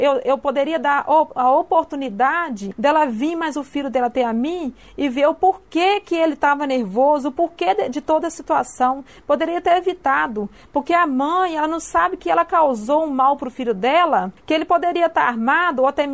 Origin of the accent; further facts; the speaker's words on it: Belo Horizonte, Minas Gerais, Brazil; now in Ubá, Brazil; Eu não tenho familiar dentro da cidade de Ubá, porque eu sou de Belo Horizonte.